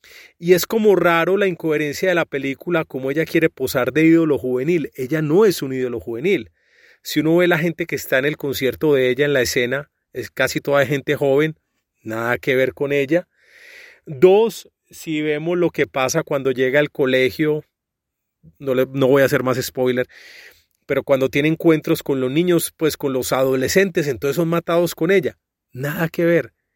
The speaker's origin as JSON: {"language": "Spanish", "country": "Colombia", "said": "yo como colombiano, uno como que quiere que le vaya bien"}